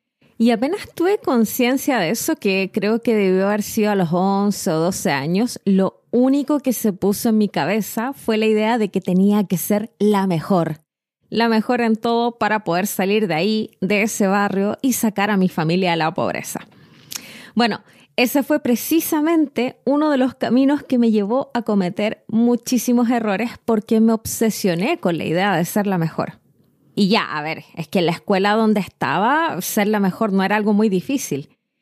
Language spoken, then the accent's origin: Spanish; Chile; soy chilena